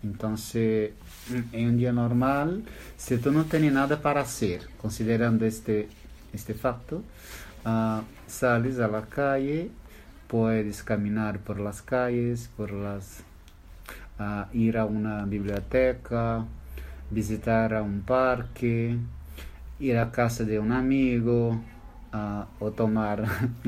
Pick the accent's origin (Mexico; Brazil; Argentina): Brazil; Spanish is a second language; now in Madrid, Spain; Soy de Brasil.